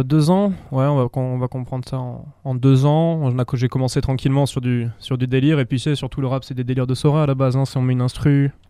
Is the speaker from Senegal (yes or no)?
no; Villeneuve-d'Ornon, Nouvelle-Aquitaine, France; on vient de Villeneuve-d'Ornon, à côté de Bordeaux.